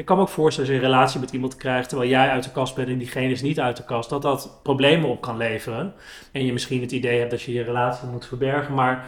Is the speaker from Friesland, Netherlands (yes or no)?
no; Amsterdam, North Holland, Netherlands; ik ben in Amsterdam-West opgegroeid.